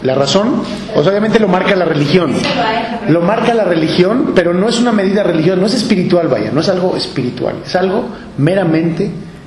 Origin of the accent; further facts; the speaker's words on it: Mexico; Yo voy aquí con mi parche de México, ¿sí? Y entonces estás, ¿por qué estás con México? Soy nacionalidad mexicana.